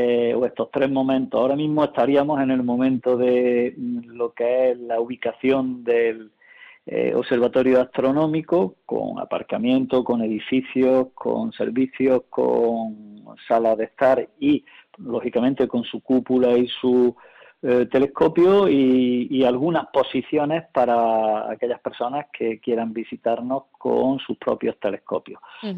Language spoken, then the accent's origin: Spanish; Espiel, Andalusia, Spain; Y somos un pueblo de Sierra Morena cordobesa. Hemos tenido una muy importante y gran influencia de minería, sobre todo de minería del carbón